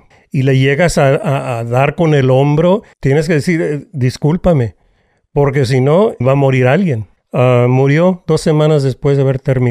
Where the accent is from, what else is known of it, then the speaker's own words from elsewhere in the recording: Calexico, California, United States; Soy nacido en la frontera. Nací en Calexico. Me crié en los campos de la cosecha. Familia, fuimos campesinos.